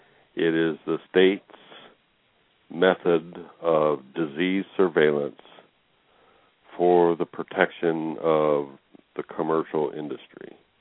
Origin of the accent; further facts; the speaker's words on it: Nebraska, United States; I'm originally from Nebraska and was 10 years in 4-H.